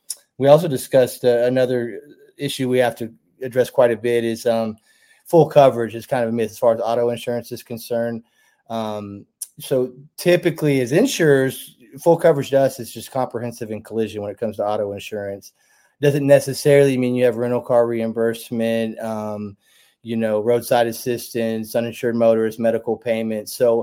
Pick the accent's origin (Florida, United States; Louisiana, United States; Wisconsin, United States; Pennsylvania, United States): Florida, United States; also born or lived in Atlanta / Birmingham / Calera; I grew up in South Florida, me personally. Lived in Atlanta, lived in Birmingham, lived in Calera before this